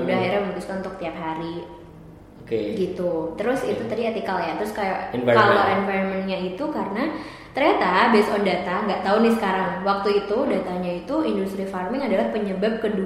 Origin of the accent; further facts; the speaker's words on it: Salatiga, Central Java, Indonesia; Dulu aku dari Salatiga kan, terus akses ya bisa dibilang aksesnya tuh nggak sebanyak yang di Jakarta